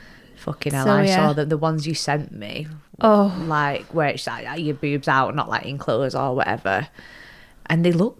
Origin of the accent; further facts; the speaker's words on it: Ireland; That's what I always had in my head growing up as Irish.